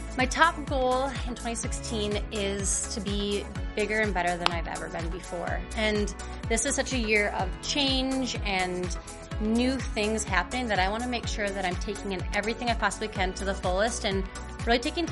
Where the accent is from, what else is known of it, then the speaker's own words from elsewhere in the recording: Chaska, Minnesota, United States; I am from Chaska, Minnesota, and this is my sixth year as a Minnesota Vikings cheerleader.